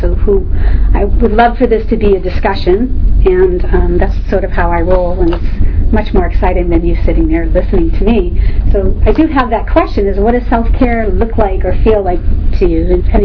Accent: East Coast, United States; now in California, United States; I grew up on the East Coast, Irish, Italian, Catholic. We're like supposed to all be together, and you know, I have a big family.

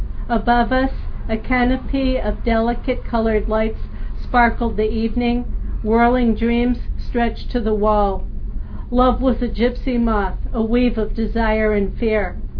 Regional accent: East Coast, United States; also born or lived in San Francisco / Iowa; I grew up on the East Coast, very close to New York. I came of age in San Francisco.

